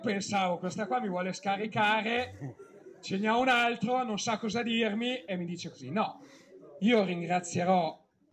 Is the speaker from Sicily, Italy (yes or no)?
no; Carate Brianza, Lombardy, Italy; sono abbastanza vicino a Monza, sono di Karate Brianza, ok? Dopo, cosa volete sapere? Ho 27 anni, sono della classe 1990